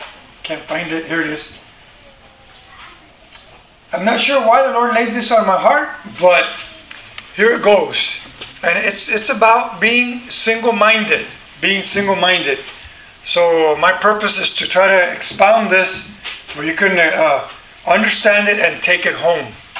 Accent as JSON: {"language": "English", "town": "Galveston", "region": "Texas", "country": "United States", "tie": "born or raised there", "said": "I grew up near Galveston Island by the ocean."}